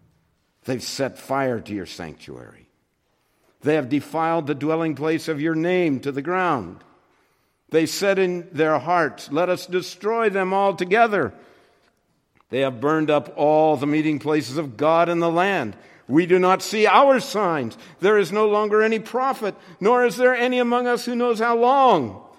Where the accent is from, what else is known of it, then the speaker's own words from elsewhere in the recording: California, United States; There were huge forest fires in areas that I grew up in Southern California.